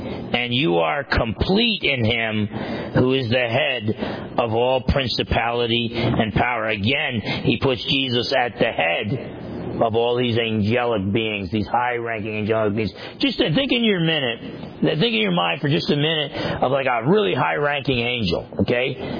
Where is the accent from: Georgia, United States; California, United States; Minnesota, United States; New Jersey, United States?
New Jersey, United States; growing up in New Jersey, I used to have friends that would mess with.